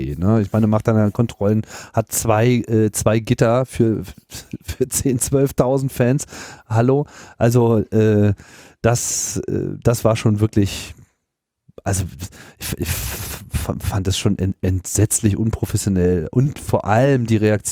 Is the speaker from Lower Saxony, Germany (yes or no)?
yes; Hanover, Lower Saxony, Germany; in Hannover läuft, in meiner alten Heimatstadt